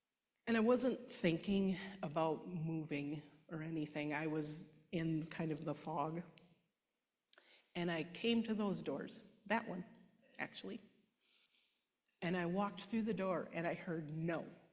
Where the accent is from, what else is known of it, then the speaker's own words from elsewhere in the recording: Minneapolis, Minnesota, United States; I'm from Minneapolis area.